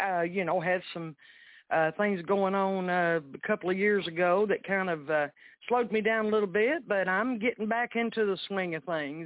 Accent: Middlesboro, Kentucky, United States; Oh, well, I am from Kentucky. It's in Middlesboro, Kentucky, and I'm right on the line, as we talked about earlier, about a mile from the Virginia line and the Kentucky line.

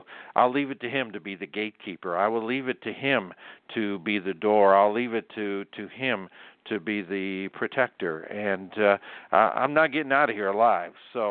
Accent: Pittsburgh, Pennsylvania, United States; I was born in Pittsburgh almost 70 years ago.

